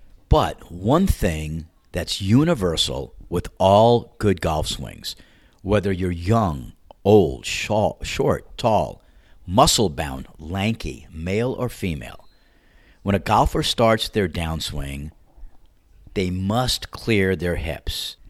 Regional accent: New York, United States; accent: New York; So my New York accent is slowly returning, and I could only suppress it for so long.

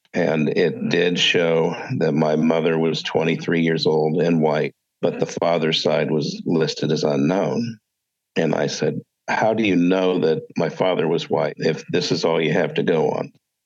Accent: Alexandria, Indiana, United States; Little town called Alexandria, Indiana.

